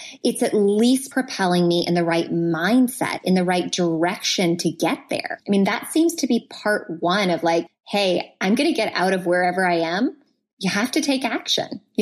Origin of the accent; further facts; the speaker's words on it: New Orleans, Louisiana, United States; realized your wife was from New Orleans and that I had another person who could understand just how fabulous my hometown was.